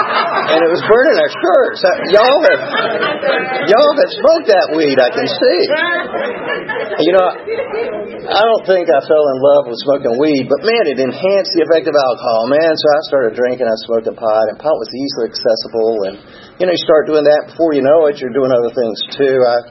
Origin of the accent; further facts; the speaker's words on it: Atlanta, Georgia, United States; So, I was born right here in Atlanta, down at a hospital, used to be called Georgia Baptist, it's Atlanta Medical now, and I had loving parents.